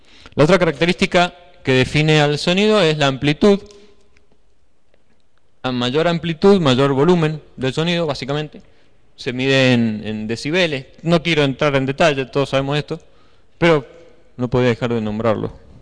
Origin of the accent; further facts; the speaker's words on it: Mendoza, Argentina; vengo de Mendoza